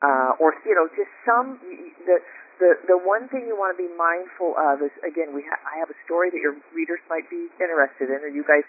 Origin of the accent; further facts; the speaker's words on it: Spokane, Washington, United States; And we happen to be from Spokane, Washington, both of us.